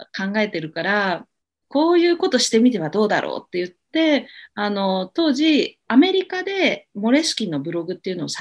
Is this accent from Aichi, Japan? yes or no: no; Fukuoka, Japan; 私福岡なんですよ、出身が。